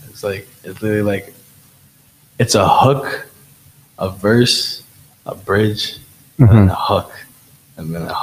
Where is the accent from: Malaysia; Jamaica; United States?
Jamaica; also born or lived in United Kingdom; And I know I'm Jamaican, so like I'm Jamaican and British.